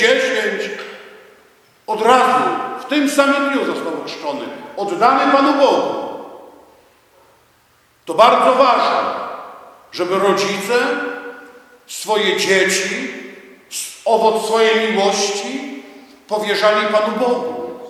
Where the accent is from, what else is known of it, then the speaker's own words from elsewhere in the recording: Owiesno, Lower Silesian Voivodeship, Poland; I wtedy właśnie moja wioska Owiesno została odłączona od parafii Ostroszowice